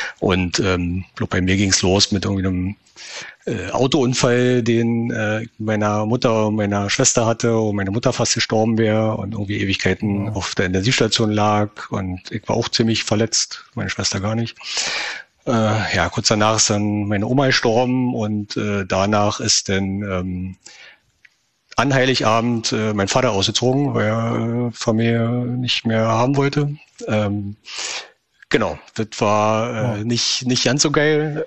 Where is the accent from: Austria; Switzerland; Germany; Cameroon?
Germany; Fürstenwalde, Brandenburg; also born or lived in Rüdersdorf; Und bin dann die nächsten 22,5 Jahre in Fürstenwalde aufgewachsen. Das liegt genau auf der Hälfte zwischen Berlin und Frankfurt, oder? Mhm. Auch in Brandenburg.